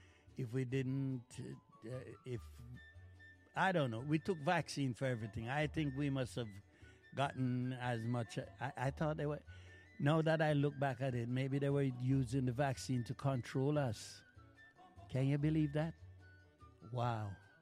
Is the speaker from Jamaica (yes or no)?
yes; Jamaica; We dance this song as youngsters growing up in Jamaica